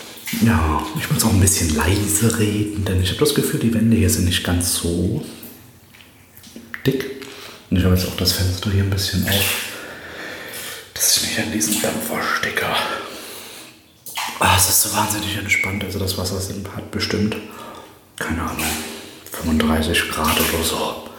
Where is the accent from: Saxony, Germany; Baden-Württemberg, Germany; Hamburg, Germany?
Saxony, Germany; Plauen; now in Tokyo, Japan; Plauen ist meine Heimatstadt und der Unterschied zwischen Plauen und Tokio ist, dass man hier in Tokio, in Japan, wahnsinnig freundlich dann trotzdem behandelt wird.